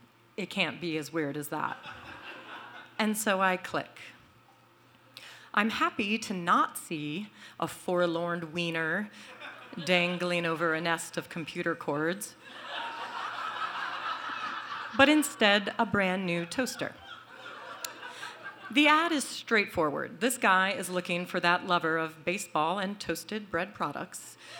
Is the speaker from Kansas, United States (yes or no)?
no; Boston, Massachusetts, United States; now in Brooklyn, United States; I am from Boston, and I like the Red Sox. But toast is my favorite food, and I don't have a toaster in my new apartment in Brooklyn. I've had a rough time since moving to Brooklyn.